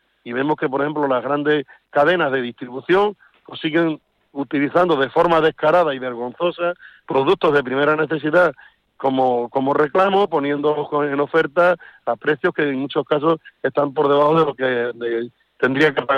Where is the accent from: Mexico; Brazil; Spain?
Spain; Extremadura; Yo soy de Extremadura